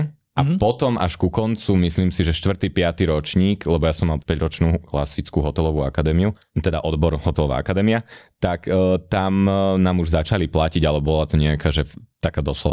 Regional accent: Bytča, Žilina Region, Slovakia; No, pochádzam z Bytče.

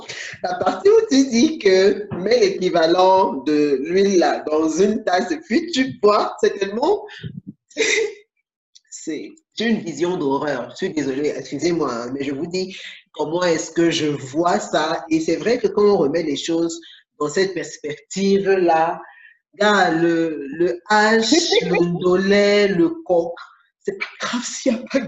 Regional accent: Cameroon; en tant qu'Africain et en tant que bon Camerounais

